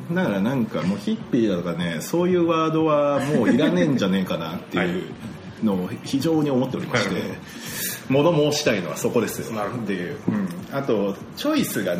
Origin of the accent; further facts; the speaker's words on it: Kokubunji, Tokyo, Japan; けど俺西国分寺で生まれ育ってるんだけど、